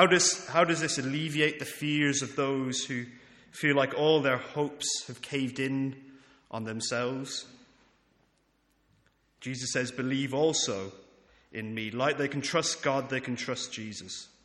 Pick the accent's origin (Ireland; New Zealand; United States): Ireland; being an Irishman and knowing of the near million Irish people that went through